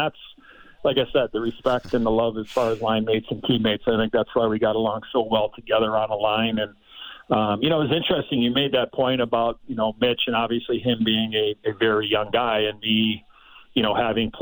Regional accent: Chicago, Illinois, United States; And for me, growing up in Chicago, my life was hockey.

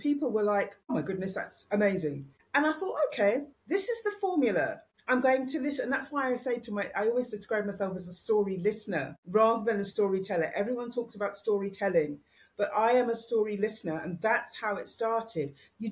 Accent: United Kingdom; moved away; being British

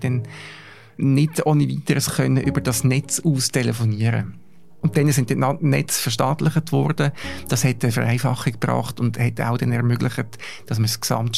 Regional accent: Mellingen, Aargau, Switzerland; Und der Geruch von dieser Postfiliale in Mellingen, dort, wo ich aufgewachsen bin

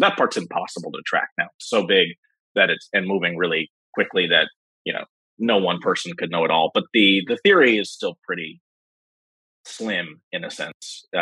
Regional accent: New York City, New York, United States; So I'm from New York City, and I heard first about crypto probably 2010.

